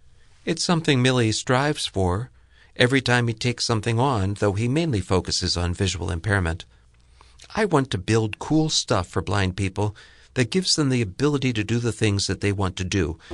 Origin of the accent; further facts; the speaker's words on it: New York, United States; I grew up in New York. I was a sighted kid until I was almost five.